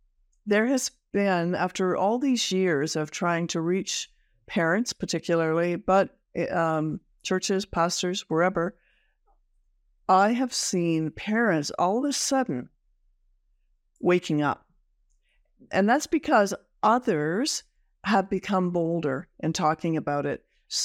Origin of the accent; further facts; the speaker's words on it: Ontario, Canada; Of course, I'm from Ontario.